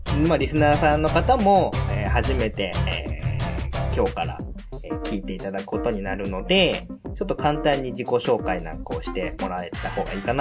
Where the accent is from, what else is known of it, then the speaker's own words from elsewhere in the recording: Kagawa, Japan; まあ僕もね、もともと出身は香川なんで、